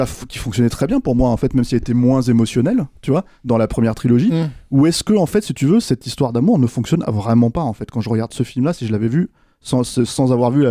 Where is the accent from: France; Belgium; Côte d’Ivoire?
France